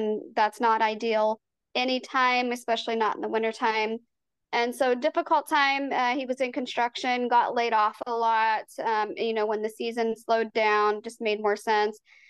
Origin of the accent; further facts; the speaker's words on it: West Virginia, United States; Grew up in West Virginia, just your typical small town girl. My hometown has about 200 people